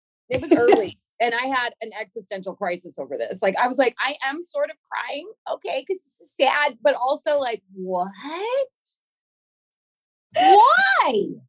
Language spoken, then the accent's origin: English; Burbank, California, United States; born there; I was born in Burbank, and I have vowed to die in Burbank with Sabrina